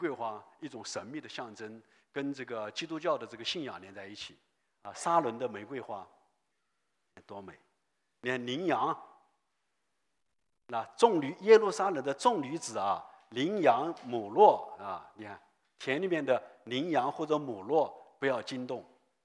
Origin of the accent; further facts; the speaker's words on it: Guangdong, China; 用一个我们广东人粤语来背保证很好听